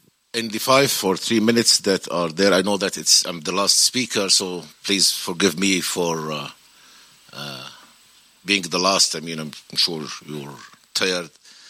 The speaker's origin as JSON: {"language": "English", "town": "Gaza", "region": "Gaza Strip", "country": "Palestine", "said": "I'm from Gaza"}